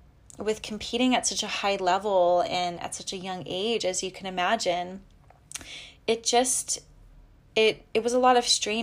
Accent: Canada; also born or lived in Los Angeles, United States; I'm from Canada. And I'm back living here in Canada now, but I was actually living in the US for the past 6 years, and I was pursuing my music career. I moved to Los Angeles in 2014

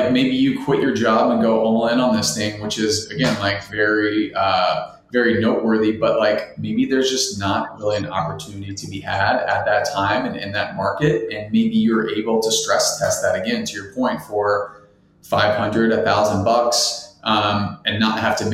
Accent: Ohio, United States; I mean, I'm from Ohio. I had spent some time in New York and was living obviously in the West Coast after grad school.

